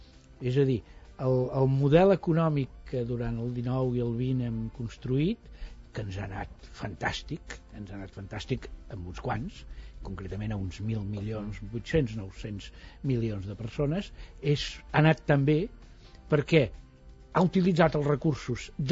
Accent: Mataró, Catalonia, Spain; un dels centres tèxtils més importants de Catalunya ha estat tota la vida el meu poble, no? La meva ciutat, Mataró.

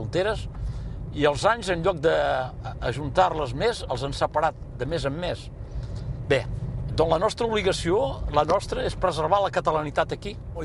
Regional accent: Occitania, France; Nosaltres som catalans, però amb una personalitat particular, és que som ciutadans de França. Som de nació catalana, és una evidència, però som ciutadans de la República.

